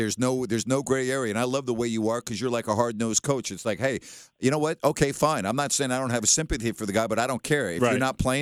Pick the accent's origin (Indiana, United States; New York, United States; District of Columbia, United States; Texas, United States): New York, United States; You know, I grew up on Long Island, and I've been to New York City thousands of times, okay?